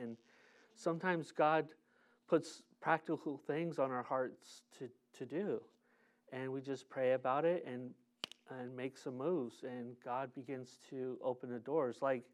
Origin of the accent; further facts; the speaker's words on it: San Diego, California, United States; San Diego is my hometown. I grew up in Golden Hills. Rode my bike all over the place.